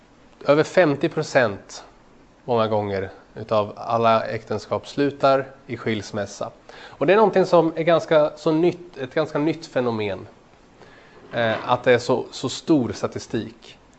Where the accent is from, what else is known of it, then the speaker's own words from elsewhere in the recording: Sweden; Jag kommer från Sverige, som ni kanske hör. Och Sverige toppar skilsmässostatistiken i världen.